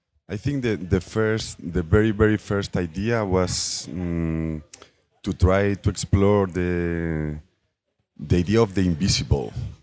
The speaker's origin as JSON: {"language": "English", "region": "Galicia", "country": "Spain", "tie": "born or raised there", "second_language": "English", "said": "So it was a village in Galicia, my hometown"}